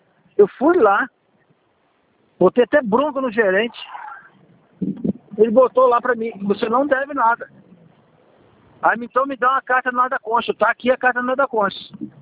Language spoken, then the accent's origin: Portuguese; Campos, Rio de Janeiro, Brazil; Sou de Campos.